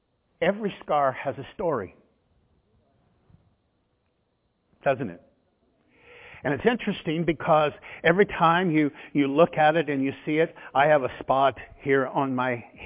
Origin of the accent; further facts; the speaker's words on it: Indianapolis, Indiana, United States; You know, I'm from Indianapolis, and I know Indianapolis like the back of my hand.